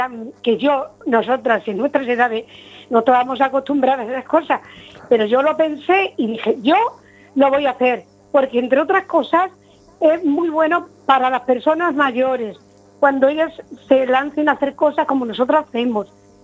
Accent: Extremadura, Spain; Como buena extremeña.

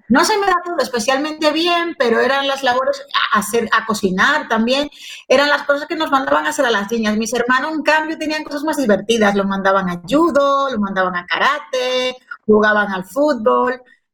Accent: Dominican Republic; de cómo me educaron y cómo crecí en República Dominicana

